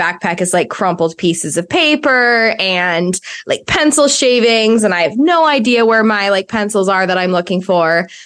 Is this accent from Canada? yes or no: no; Sweden; I do speak Swedish. My family lives over there. I'm Swedish.